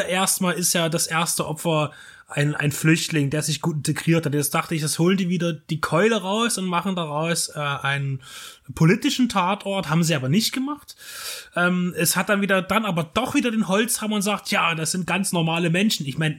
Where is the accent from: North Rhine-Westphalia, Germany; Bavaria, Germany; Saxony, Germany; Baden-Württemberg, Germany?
Saxony, Germany; Dresden; Also man weiß das ja als Dresdner sowieso.